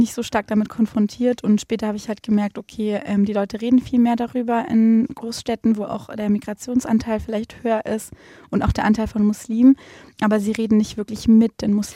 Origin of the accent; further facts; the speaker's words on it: Konstanz, Baden-Württemberg, Germany; also born or lived in Mühlacker; now in Stuttgart, Germany; Bin geboren an der Enns in Mühlacker, am Bodensee aufgewachsen in Konstanz und bin dann später nach Stuttgart gezogen, habe da mein Abitur gemacht und angefangen zu studieren.